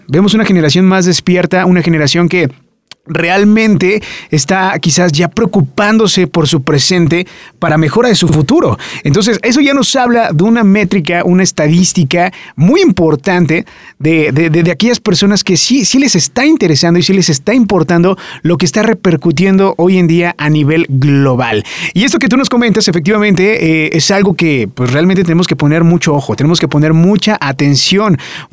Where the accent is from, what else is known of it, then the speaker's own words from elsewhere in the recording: Mexico; somos el pueblo mexicano y somos pacifistas, somos un país pacifista